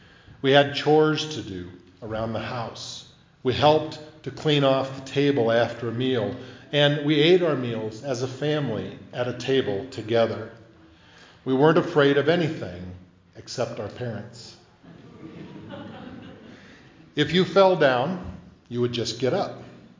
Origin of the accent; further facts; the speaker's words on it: Beresford, South Dakota, United States; it was written by a lady who grew up in my hometown, Beersford, South Dakota.